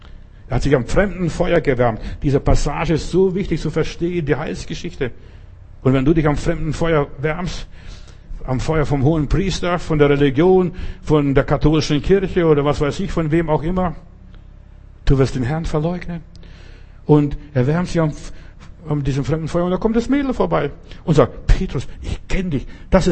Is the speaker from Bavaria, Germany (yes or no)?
yes; Altötting, Bavaria, Germany; Ich bin in Altötting groß geworden, ein Stück weit, also einige Jahre dort verbracht, an diesem Wallfahrtsort